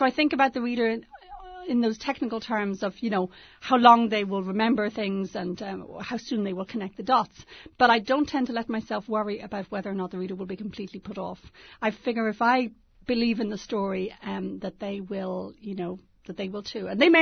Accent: Ireland; I'm sometimes claimed as a Brit along with them, even though I'm actually Irish.

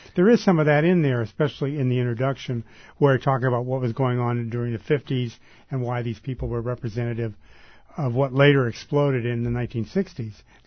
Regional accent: Oakland, California, United States; I used to hang out at the Hungry Eye when I'm from Oakland, and I went to school at San Jose State

